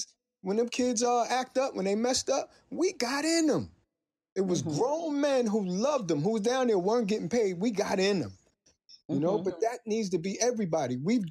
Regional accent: Brooklyn, New York, United States; I was a little kid growing up in East New York.

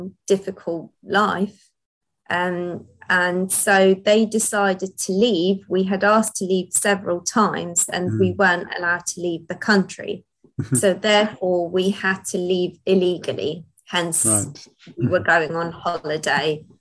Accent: Basra, Basra Governorate, Iraq; also born or lived in London; now in Hastings, United Kingdom; I live in Hastings. I'm a refugee from Iraq, born and bred in Basra. And we moved to England many years ago. I lived in London for a long time, went to university in London.

